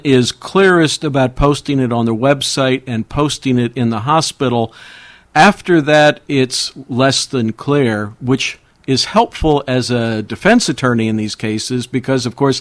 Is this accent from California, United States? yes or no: no; Virginia, United States; I come from Northern Virginia, where we have several large hospital systems